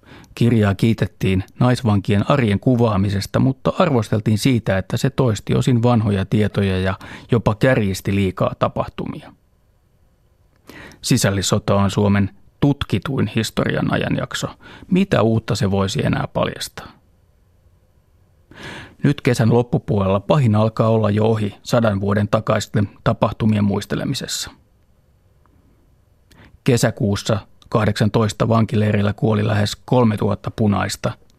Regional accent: Lahti, Päijät-Häme, Finland; Lapsuuden kotikaupunkini Lahden keskellä sijaitsee Fellmanin puisto. Koululaisena ajoin sen ohi bussilla joka päivä.

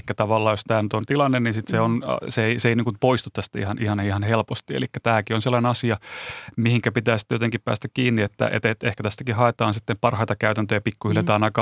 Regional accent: Seinäjoki, South Ostrobothnia, Finland; itse olin Seinältä kotoisin

